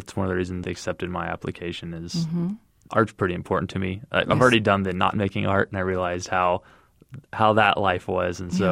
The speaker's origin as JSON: {"language": "English", "town": "Dallas", "region": "Texas", "country": "United States", "said": "Dallas, Texas."}